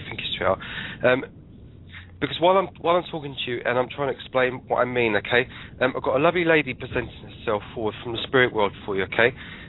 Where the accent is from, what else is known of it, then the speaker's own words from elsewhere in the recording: England, United Kingdom; now in Wales; I'm an Englishman living in Wales, but I still love the accent.